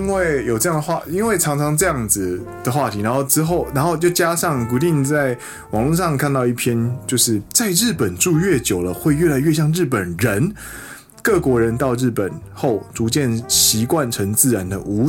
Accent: Taiwan; 不过我们是台湾人，我们本来就会说不好意思，不好意思。

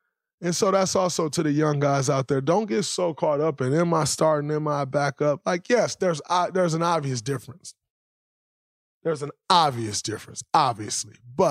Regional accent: Saginaw, Michigan, United States; I'm from Saginaw, Michigan.

